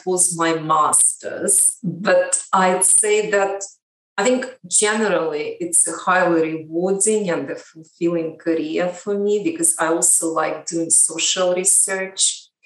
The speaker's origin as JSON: {"language": "English", "country": "Ukraine", "tie": "born or raised there", "moved": "as an adult", "lives_now": "United Kingdom", "said": "I'm currently a lecturer in education at Brunel University. So I'm originally from Ukraine, and that's where I was born and raised and went to the university. So I did my master's and PhD in England."}